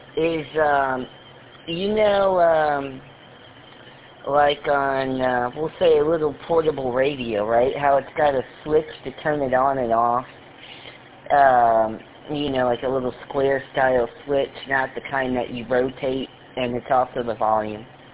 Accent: Illinois, United States; So as much as I'm from Illinois, go Buckeyes.

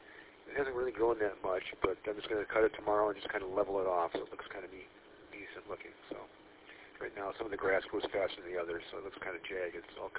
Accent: Pigeon, Michigan, United States; also born or lived in Caseville; I grew up in Pigeon, but spent a lot of time in Caseville, especially in the summertime

